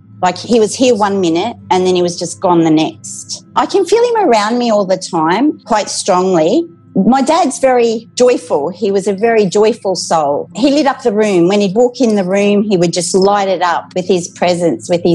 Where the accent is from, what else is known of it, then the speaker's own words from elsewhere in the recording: Queensland, Australia; from Australia, North Queensland.